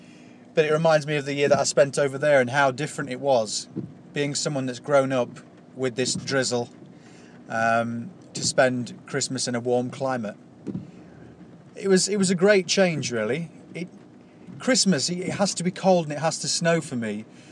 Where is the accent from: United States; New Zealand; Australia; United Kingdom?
Australia; born there; because I was born in Australia and it was before 1985 and I'd never renounced my Australian citizenship